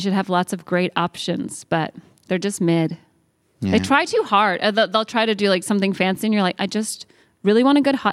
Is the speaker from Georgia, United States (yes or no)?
yes; Georgia, United States; I'm from Georgia, so I should love the Atlanta Dream, but I just can't.